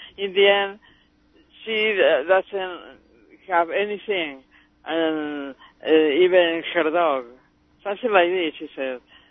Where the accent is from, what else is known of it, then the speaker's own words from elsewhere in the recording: Argentina; I am from Argentina.